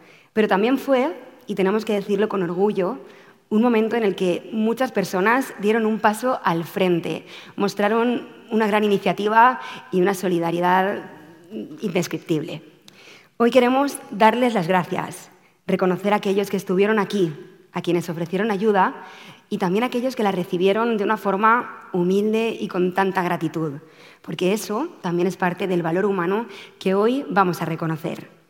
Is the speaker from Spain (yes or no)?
yes; Valencian Community, Spain; aún más como valenciana y en representación de toda una comunidad